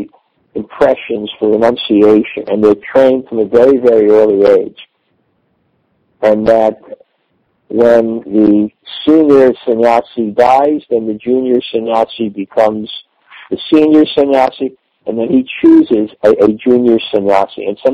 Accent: Udupi, Karnataka, India; I explained this before because I come from Udupi

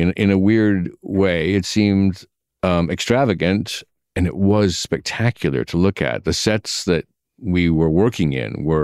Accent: Yakima, Washington, United States; I grew up in Yakima.

